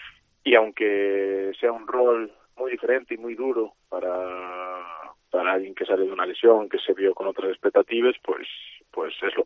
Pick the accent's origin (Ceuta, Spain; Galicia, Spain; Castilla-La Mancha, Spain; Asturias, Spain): Galicia, Spain; now in Salamanca, Spain; estoy muy a gusto en Salamanca porque la gente es profesional, pero yo que soy gallego de pura cepa, claro. pues noto, no sé, me noto como un extranjero.